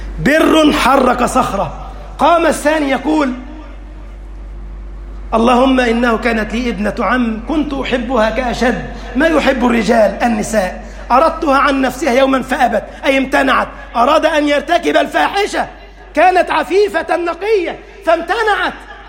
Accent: Egypt; اللهم اجعل بلدنا مصر أمنا أمانا، سخاء رخاء

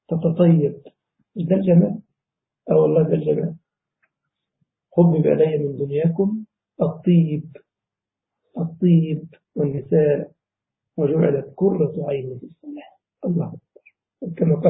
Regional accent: Egypt; طبعا عندنا في مصر ما بيعطشوش الجيب، جيب جميلة.

